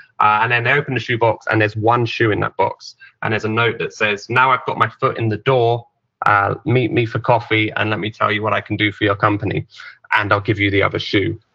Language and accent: English; England, United Kingdom; And as an English person who's been obsessed with America my whole life, you know, that's the way I see it.